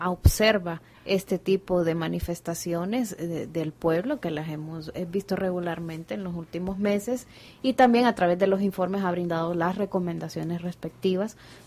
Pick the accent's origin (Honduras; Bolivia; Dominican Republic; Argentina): Honduras; reconocer también como hondureños y hondureñas